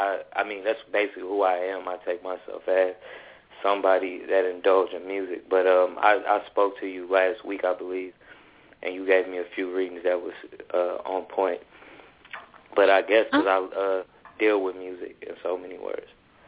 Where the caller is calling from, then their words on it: Tennessee, United States; I'm calling from Tennessee.